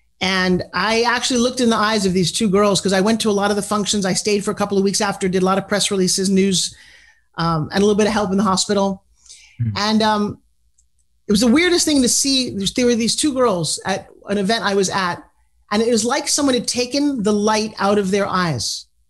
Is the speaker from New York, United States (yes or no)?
yes; New York, United States; I'm from South Long Island.